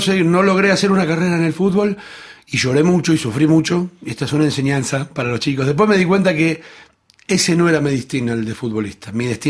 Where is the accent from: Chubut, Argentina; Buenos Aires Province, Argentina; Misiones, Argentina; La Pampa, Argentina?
Buenos Aires Province, Argentina; Avellaneda; de mi terruño. Y también en Avellaneda había una gran movida de tango.